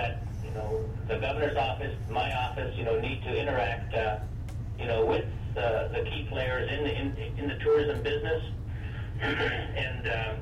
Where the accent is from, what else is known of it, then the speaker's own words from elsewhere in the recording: Alaska, United States; You know, we've experienced it firsthand in my hometown over the years since I was a boy.